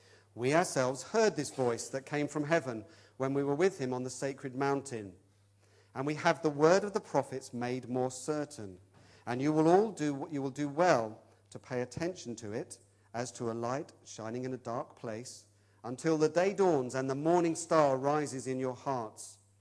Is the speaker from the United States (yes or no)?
no; England, United Kingdom; A long time ago, we wouldn't call that 6 billion because we're English.